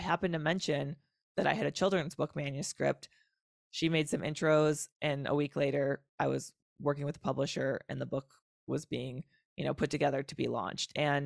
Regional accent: Wisconsin, United States; It's in Wisconsin, my home state.

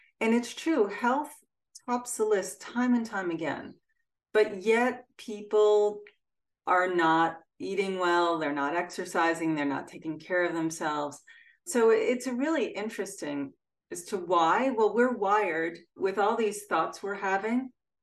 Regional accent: Freeport, New York, United States; in my hometown of Freeport, New York.

